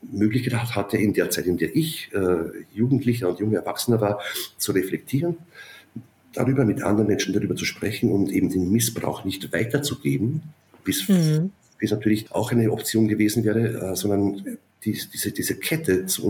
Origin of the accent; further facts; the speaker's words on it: Upper Austria, Austria; wie es damals am Land, wo ich aufgewachsen bin in Oberösterreich, offenbar gang und gäbe war